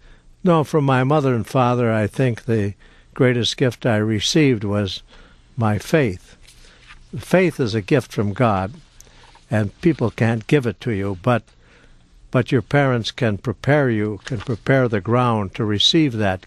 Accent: Muskegon, Michigan, United States; also born or lived in Grand Rapids; Well, I was born in Grand Rapids, but I mainly grew up in Muskegon and belonged to the Polish parish there

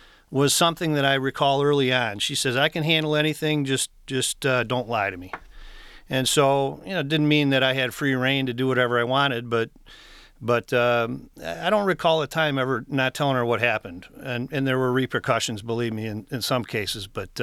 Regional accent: Lake Orion, Michigan, United States; Well, I grew up in Lake Orion

